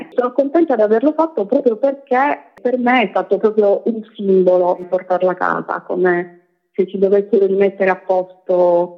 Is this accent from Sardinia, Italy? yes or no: yes; Sardinia, Italy; Sono sarda e mi dispiace tantissimo quando le persone si portano via dalle spiagge della Sardegna i minerali